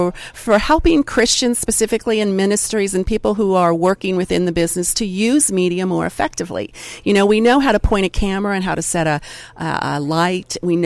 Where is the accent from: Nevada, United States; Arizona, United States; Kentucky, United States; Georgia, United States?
Nevada, United States; Las Vegas; Yeah, so I grew up in Las Vegas, Nevada